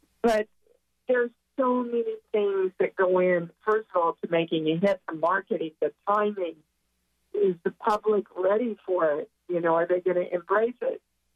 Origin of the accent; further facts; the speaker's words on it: Kansas, United States; I was raised in Kansas, and You can take the girl out of Kansas, but you're never going to take Kansas out of the girl, baby.